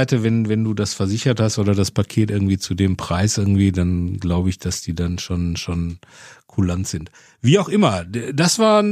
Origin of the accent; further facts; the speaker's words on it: North Rhine-Westphalia, Germany; Das war wirklich noch so Ruhrgebiet mit Hühnerstall auf dem Hof und so irgendwie. So, und da bin ich groß geworden auf der Flottmannstraße.